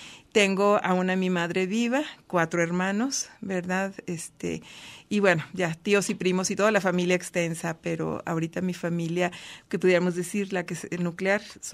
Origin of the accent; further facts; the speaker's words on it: Chihuahua, Mexico; allá nacimos algunos de mis hermanos y allá crecimos y la primera infancia. Entonces, bueno, sí, soy chihuahuense muy orgullosamente, y pues traigo mucha sangre y mucho tiempo tengo aquí en Jalisco